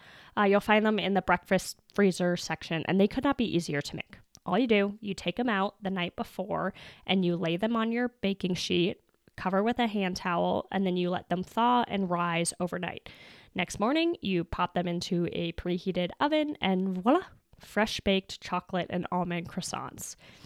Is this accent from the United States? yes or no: no; Canada; I mean, come on, I'm Canadian.